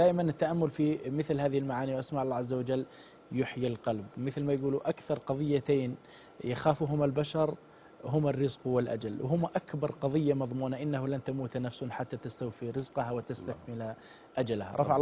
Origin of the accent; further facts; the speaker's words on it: Algeria; إحنا عندنا في الجزائر العوام لهم عبارة جميلة